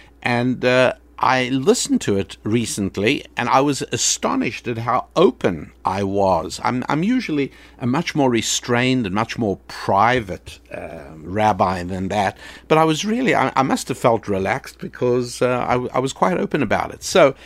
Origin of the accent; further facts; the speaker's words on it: South Africa; also born or lived in England; I grew up in South Africa, the bottom edge of the African continent, which makes me a very genuine African American, of course.